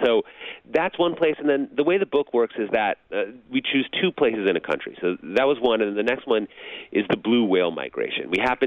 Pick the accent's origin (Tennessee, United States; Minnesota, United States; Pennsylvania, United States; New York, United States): Minnesota, United States; Minneapolis; I grew up in Minneapolis, so we would do these trips to South Dakota, North Dakota, Wisconsin